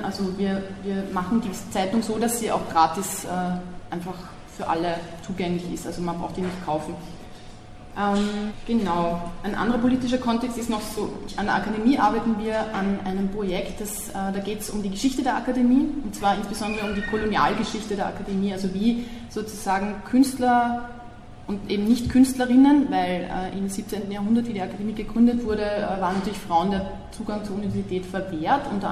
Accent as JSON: {"language": "German", "region": "Vienna", "country": "Austria", "said": "ich bin aus Wien. Ich lebe dort und arbeite dort an der Akademie der Bildenden Künste"}